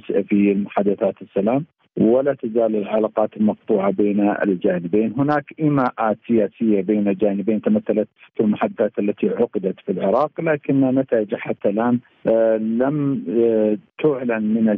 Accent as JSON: {"language": "Arabic", "country": "Saudi Arabia", "said": "وأنا بصفتي إعلامي سعودي أعتقد أنه ليس هناك مبرر حقيقي لوجود وفد سعودي حتى الآن"}